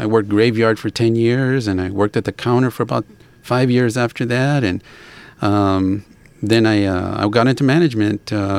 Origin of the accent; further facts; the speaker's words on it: Los Angeles, California, United States; I grew up in L.A., right in the middle of all of the pandilleros and everything.